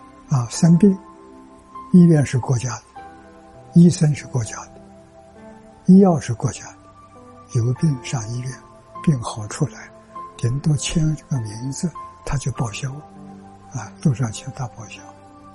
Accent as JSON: {"language": "Chinese", "country": "China", "said": "你要乐一生，我们中国人。"}